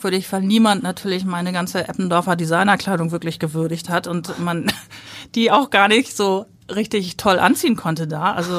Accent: Hamburg, Germany; Also Blankenese ist ja auch nicht, wo ich aufgewachsen bin, ist ja auch nicht richtig Stadt.

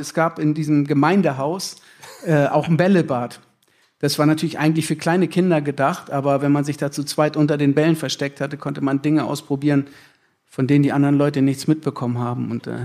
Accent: Schenefeld, Schleswig-Holstein, Germany; Richtig, ich komme aus Schenefeld, ein kleines, verschlafenes Örtchen am Stadtrand.

